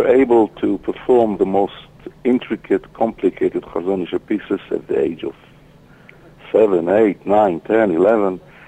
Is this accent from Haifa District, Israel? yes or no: no; Tel Aviv, Tel Aviv District, Israel; Obviously, living in Tel Aviv, growing up in Tel Aviv, in the early statehood, when everybody came